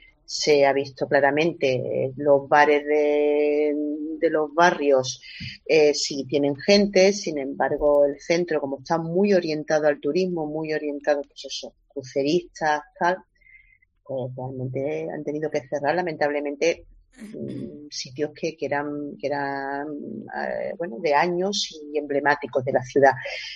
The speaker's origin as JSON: {"language": "Spanish", "town": "Málaga", "region": "Andalusia", "country": "Spain", "said": "para mi opinión como malagueña, no me encaja en esta ciudad."}